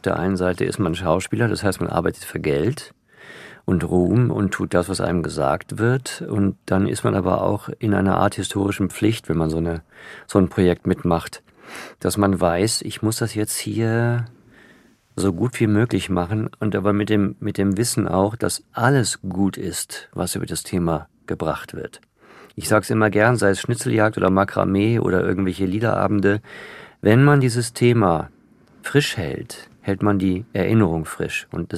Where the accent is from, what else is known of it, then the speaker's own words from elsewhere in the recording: Germany; Also als Deutscher noch mehr, als vielleicht aus dem Ausland kommt.